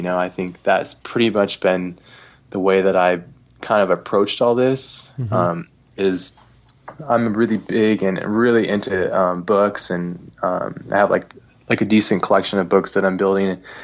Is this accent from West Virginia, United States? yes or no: no; Hawaii, United States; I grew up in Hawaii, but it was a way for me to kind of create the worlds that I couldn't afford.